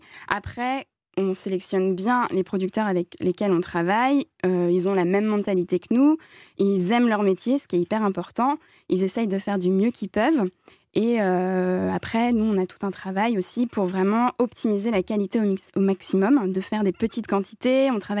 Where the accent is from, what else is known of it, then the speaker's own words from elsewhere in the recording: Centre-Val de Loire, France; born there; Le nom de famille est breton, je suis née dans le Loiret.